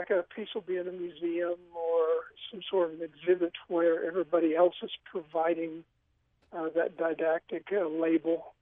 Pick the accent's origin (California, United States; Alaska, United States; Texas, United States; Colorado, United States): Texas, United States; Houston; also born or lived in Wichita Falls; Well, I'm originally from Texas. In the fourth grade, we moved from north by Oklahoma, from Wichita Falls, down to Houston.